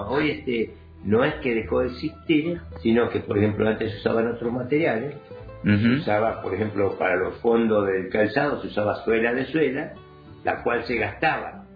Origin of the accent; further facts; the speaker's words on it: San Fernando, Buenos Aires Province, Argentina; now in Roca, Argentina; Sí, nos criamos en San Fernando, ¿viste? En Bebé, más precisamente, ¿viste? Y ahí nos desarrollamos hasta el año 1971 que vinimos acá en Roca